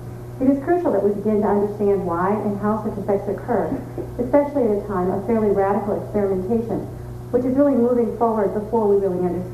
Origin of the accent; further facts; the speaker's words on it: Minnesota, United States; I'm originally from Minnesota, so it's just great to be back where it's cold.